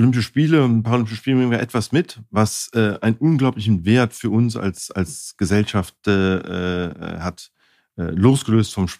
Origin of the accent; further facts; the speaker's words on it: Cologne, North Rhine-Westphalia, Germany; Ich komme selber aus Köln